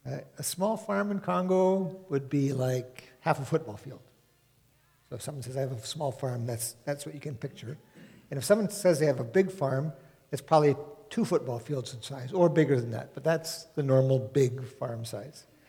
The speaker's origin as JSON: {"language": "English", "town": "Duluth", "region": "Minnesota", "country": "United States", "tie": "born or raised there", "said": "I grew up and was born in Duluth, and I grew up a little bit on the range in Bowabic, and then back in Duluth again."}